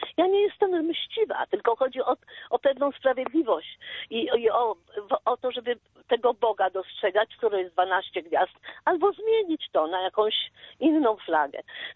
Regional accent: Warsaw, Masovian Voivodeship, Poland; born there; ja się urodziłam już w zgruzowanej Warszawie, w szpitalu Dzieciątka Jezus

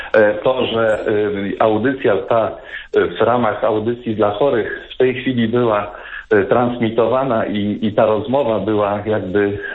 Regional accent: Warsaw, Masovian Voivodeship, Poland; jesteśmy rodziną szlachcierów z Warszawy

